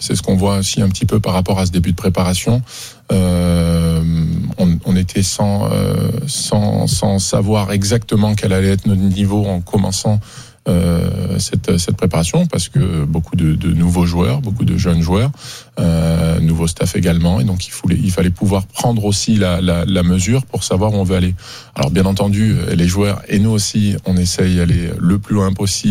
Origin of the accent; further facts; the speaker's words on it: Normandy, France; J'ai une petite gueule, moi je suis normand.